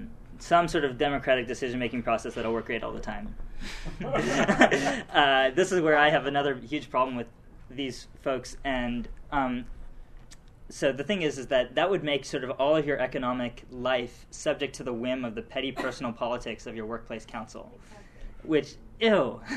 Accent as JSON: {"language": "English", "region": "Newfoundland and Labrador", "country": "Canada", "said": "I'm from Newfoundland."}